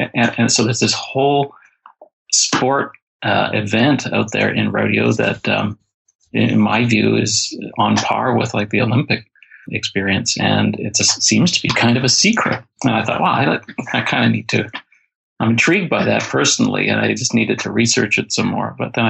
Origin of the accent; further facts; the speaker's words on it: Alberta, Canada; now in British Columbia, Canada; I live in British Columbia now. I'm from Alberta originally.